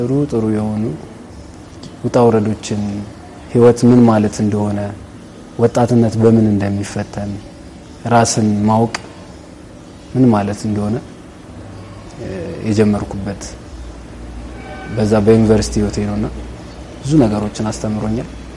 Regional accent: Addis Ababa, Ethiopia; ተወልጄ ያደግኩት አዲስ አበባ ነው። ከኬጂ እስከ 10ኛ ክፍል ሰላም የህፃናት ማሳደጊያ መንደር ብዙዎች ያውቁታል፣ ታዋቂ ትምህርት ቤት ነው። እዛ ነው እስከ 10 የነበረኝን ትምህርት የጨረስኩት።

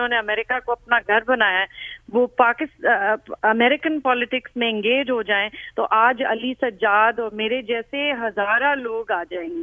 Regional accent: Pakistan; born there; ہم پاکستان میں پیدا ہوئے ہیں

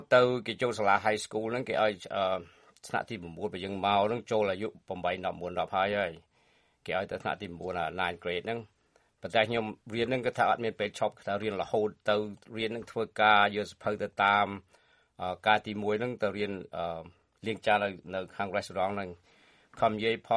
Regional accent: Sangkae, Battambang, Cambodia; born there; ខ្ញុំកើតនៅបាត់ដំបងភូមិព្រៃក្លែងស្រុកសង្កែកើតបាត់ដំបង

